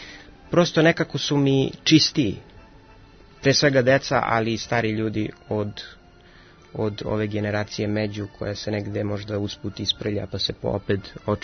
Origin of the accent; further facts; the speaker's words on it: Belgrade, City of Belgrade, Serbia; Imam 23 godine, iz Beograda sam